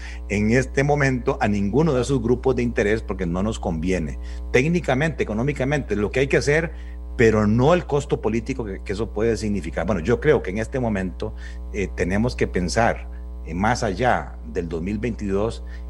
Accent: Costa Rica; somos más que Noruega, más que Dinamarca, más que Finlandia

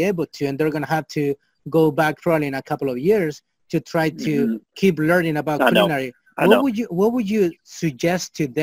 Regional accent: Chile; English is a second language; I'm coming from South America, Chile

